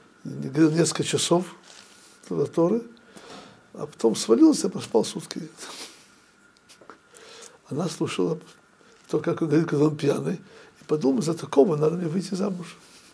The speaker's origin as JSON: {"language": "Russian", "town": "Odesa", "region": "Odesa Oblast", "country": "Ukraine", "tie": "born or raised there", "also_born_or_lived": "Russia", "moved": "yes", "lives_now": "Jerusalem, Israel", "said": "Я родом из Одессы, жил немножко в России 2,5 года, но в основном жил на Украине."}